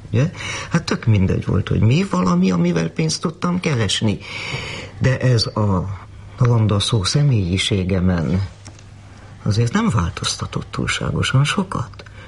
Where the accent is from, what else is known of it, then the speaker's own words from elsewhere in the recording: Sopron, Győr-Moson-Sopron, Hungary; én egy régi polgárcsaládból származom, soproni vagyok.